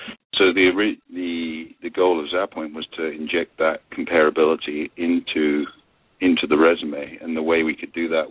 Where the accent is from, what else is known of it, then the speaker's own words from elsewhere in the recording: United Kingdom; But if you're a solicitor, a lawyer in this country, as you can hear, I'm a Brit